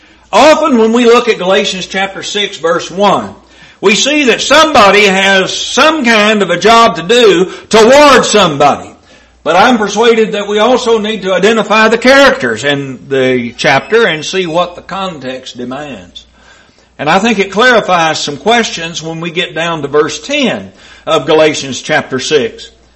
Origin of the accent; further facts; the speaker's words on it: Horse Cave, Kentucky, United States; now in Lancaster, United States; And it gives me opportunity to tell them where I'm really from. Bearwallow, Kentucky is about 4 miles from Horse Cave where we were raised